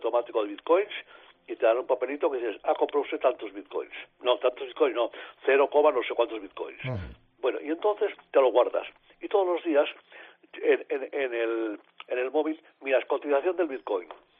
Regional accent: Zaragoza, Aragon, Spain; now in Catalonia, Spain; yo nací en Zaragoza, soy muy muy aragonés, mucho, pero llevo 60 años aquí y yo en Cataluña estoy de maravilla.

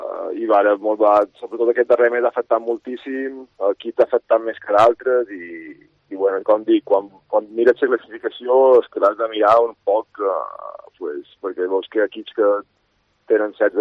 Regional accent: Balearic Islands, Spain; com a mallorquí m'agradaria doncs, que se salvessin en el final

